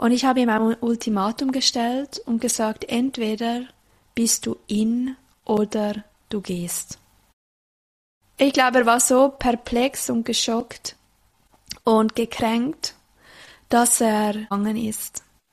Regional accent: Zurich, Switzerland; hier in Kriessen, also hier im Rheintal in St. Gallen, Kanton St. Gallen, und ich bin aufgewachsen im Kanton Zürich und arbeitete da in Zürich am Stadelhofen

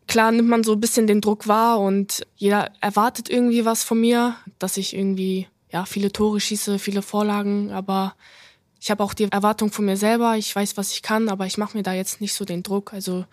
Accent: Hamburg, Germany; Ich bin halt in Hamburg aufgewachsen

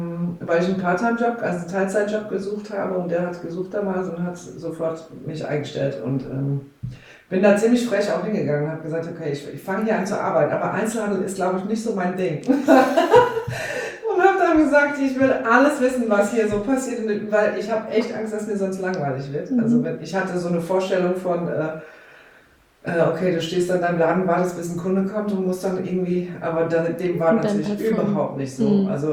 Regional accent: Groningen, Netherlands; moved away as an adult; now in Koblenz, Germany; Also ich komme ja von Holland, aus Groningen. bin da geboren und habe da, bis ich 22 war ungefähr, gelebt. Mhm. Und dann bin ich durch Zufall in Koblenz gelandet.

